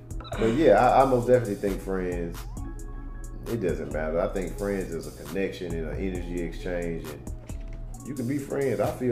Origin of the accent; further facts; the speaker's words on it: New York, United States; I'm from New York.